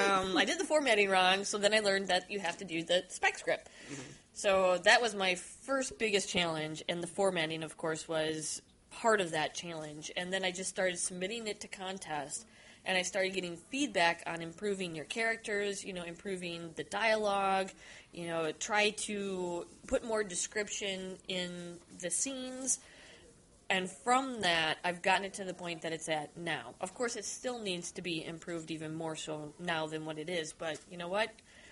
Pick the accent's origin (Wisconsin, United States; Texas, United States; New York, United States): Wisconsin, United States; Then I started doing the extra work in Chicago because I'm from the Wisconsin area